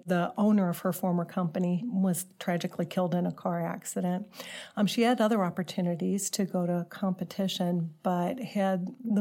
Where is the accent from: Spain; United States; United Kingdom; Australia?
United States; St. Louis, Missouri; So I grew up here in St. Louis with lots and lots of trips home to Atlanta.